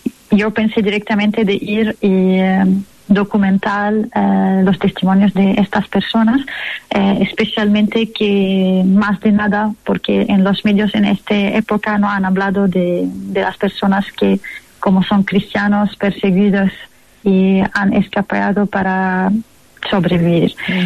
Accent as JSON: {"language": "Spanish", "country": "Syria", "moved": "yes", "said": "Siria es mi país. Yo quiero decir dos cosas. La primera, que la manera como yo salí de Siria, salí para como era una decisión entre toda la familia."}